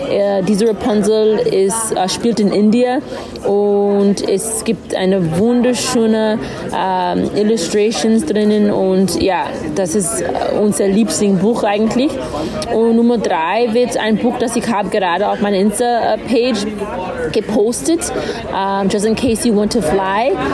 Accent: United States; now in Vienna, Austria; Ich wohne in Wien, ich komme aus den USA, ich bin eine dreifache Mama und ich liebe Lesen.

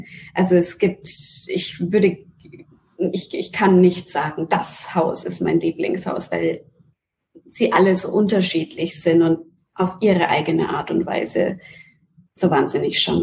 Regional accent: Nuremberg, Bavaria, Germany; Also Nürnberg und Deutschland ist meine Heimat und Ich liebe Nürnberg wie keine andere Stadt

